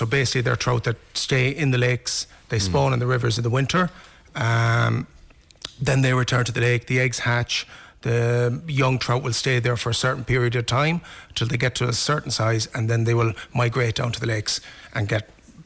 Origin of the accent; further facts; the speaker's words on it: Cornamona, Connacht, Ireland; Yeah, I'm from the parish of Clonmore, but I'm actually from Cornamona, just over the road.